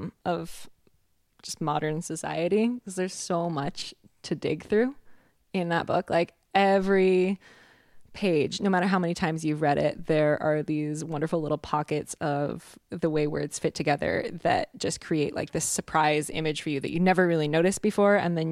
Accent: Canada; now in Austin, United States; I'm from Canada. That tends to be something that people find very fascinating about me. I am a creative living in Austin

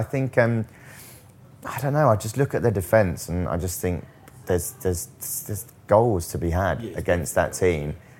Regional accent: London, United Kingdom; I've been growing up in North London all my life.

